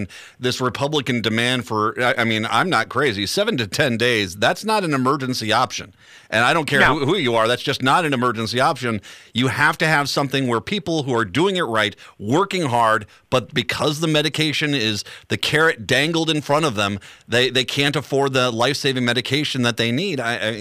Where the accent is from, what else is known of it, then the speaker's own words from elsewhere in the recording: Minnesota, United States; I'm from a hunting family. I'm from Minnesota. I'm from a hunting family. Guns were always in my life.